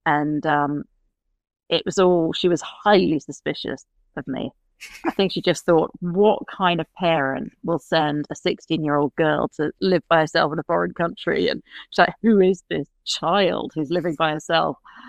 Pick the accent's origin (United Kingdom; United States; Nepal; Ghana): United Kingdom; Scotland; also born or lived in England; grew up in Scotland. I from the age of five, actually. I was born in England, but my parents moved to Scotland with work when I was five, and I was there ever after